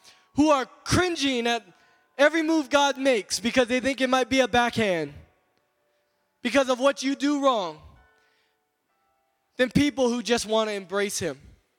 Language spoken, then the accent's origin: English; Kahului, Hawaii, United States; I was born and raised here on Maui, Kaului School, Maui Waena Intermediate, Maui High School. I am card-carrying Valley Isle, Hanabata kid.